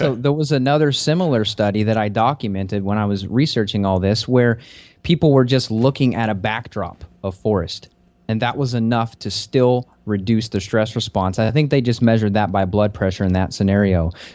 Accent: Kentucky, United States; also born or lived in Las Vegas; because I'm from Kentucky, where it's a temperate forest. You have four seasons here.

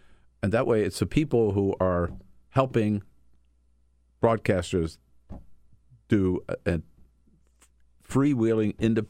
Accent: Delaware, United States; also born or lived in California; But, you know, I'm a Californian, right? Didn't grow up there. I grew up in Delaware, but I adopted California.

